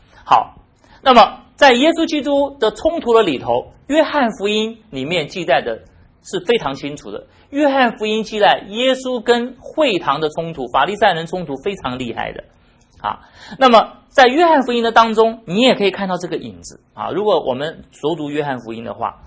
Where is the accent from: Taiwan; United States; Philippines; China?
China; 我们中国人现在问题是信了耶稣我还怎么去祭祖，这是我们的问题，常常会被问到的啊